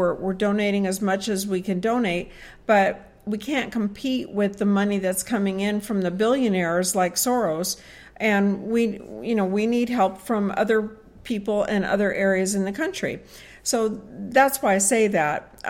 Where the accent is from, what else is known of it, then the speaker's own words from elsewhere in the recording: California, United States; now in Texas, United States; I'm a fairly new Texan, right? I was a Californian my whole life.